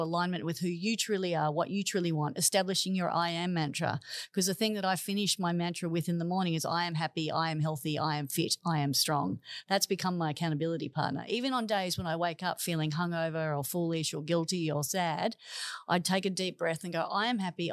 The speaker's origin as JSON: {"language": "English", "town": "Manly", "region": "New South Wales", "country": "Australia", "tie": "born or raised there", "said": "because growing up in Manly, there was a lot of dream thieves in my life."}